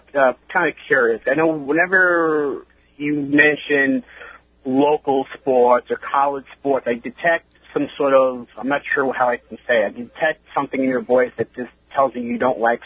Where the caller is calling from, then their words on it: Port Jefferson, New York, United States; I'm in Port Jeff right now, actually.